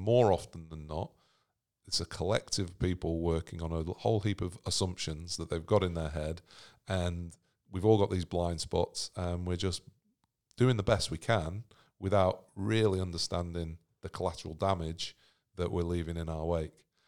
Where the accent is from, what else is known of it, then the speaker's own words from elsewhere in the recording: Sydney, New South Wales, Australia; we're from Sydney.